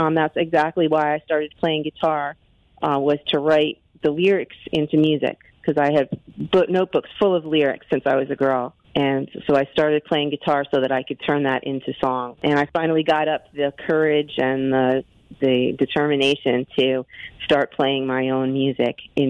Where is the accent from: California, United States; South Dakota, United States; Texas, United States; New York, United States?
New York, United States; Wappingers; I'm from Wappingers. I grew up in Wappingers.